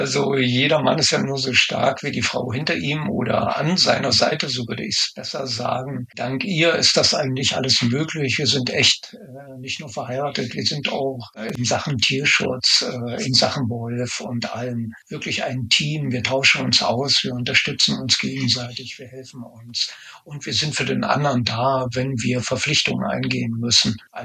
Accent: Lüneburg, Lower Saxony, Germany; now in Buchholz, Germany; sitze momentan in Buchholz, habe aber meine Heimat auch in Lüneburg noch. Das heißt, ich bin immer hin und her gerissen. Bin oft zwischen Lüneburg und Buchholz in der Nordheide am Hin- und Herfahren.

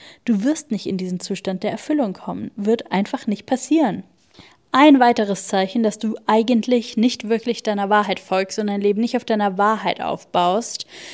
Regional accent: Bavaria, Germany; ob das einfach ein bayerischer Spruch ist aus meiner Heimat

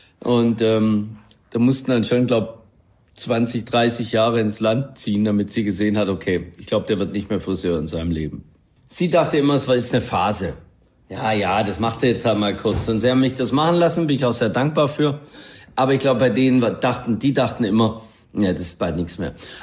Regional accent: Baden-Württemberg, Germany

